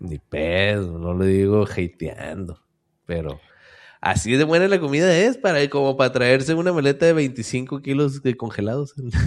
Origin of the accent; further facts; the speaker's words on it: Culiacán, Sinaloa, Mexico; Y entonces ya pues me brinqué a Culiacán. Dije, pues aquí, si aquí no me quieren, dije, en mi tierra me toleran.